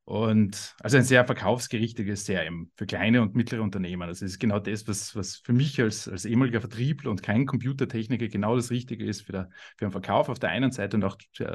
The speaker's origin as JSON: {"language": "German", "country": "Austria", "tie": "born or raised there", "said": "ich habe vor vielen Jahren in meiner Heimat Österreich Jus studiert."}